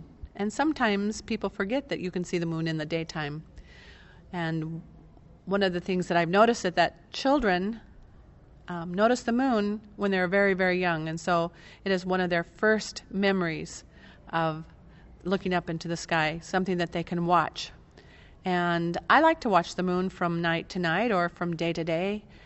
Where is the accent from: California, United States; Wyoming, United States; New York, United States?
Wyoming, United States; Casper; from Casper, Wyoming